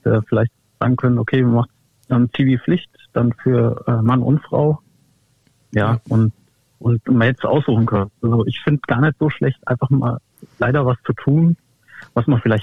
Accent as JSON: {"language": "German", "town": "Alsfeld", "region": "Hesse", "country": "Germany", "lives_now": "Schotten, Germany", "said": "Ja, ich bin Vogelsberg. Ich bin ursprünglich aus Alsfeld, Schotten dann gezogen."}